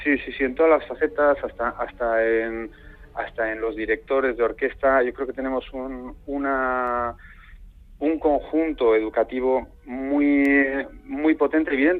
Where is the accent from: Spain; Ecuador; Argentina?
Spain; San Sebastián, Basque Country; Fíjate, soy donostiarra